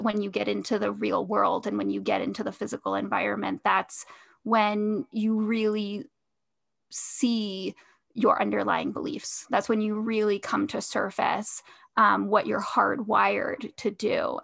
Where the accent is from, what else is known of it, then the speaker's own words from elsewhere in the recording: Denver, Colorado, United States; But as I was growing up, I grew up in the Denver area as well.